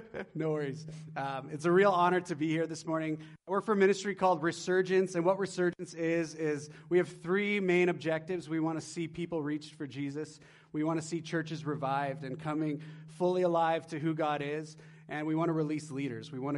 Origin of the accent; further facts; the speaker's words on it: Edmonton, Alberta, Canada; I'm from Edmonton